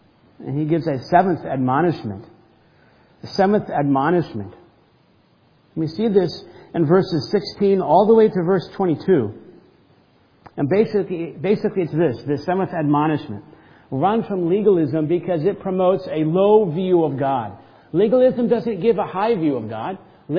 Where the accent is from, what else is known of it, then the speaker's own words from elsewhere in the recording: Southern United States, United States; I grew up in the South. Many of my relatives have thought at times and still think that I'm part of a cult because I'm not Baptist.